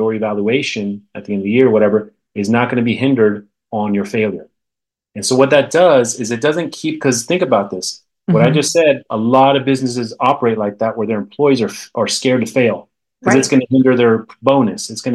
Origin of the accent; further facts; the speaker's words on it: California, United States; I grew up in the Bay Area. I mean, Silicon Valley, it's there